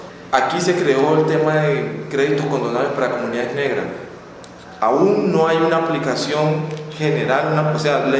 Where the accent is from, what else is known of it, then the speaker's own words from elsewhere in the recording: Buenaventura, Valle del Cauca, Colombia; Yo que viví y nací en Buenaventura, no vi clases de sistema.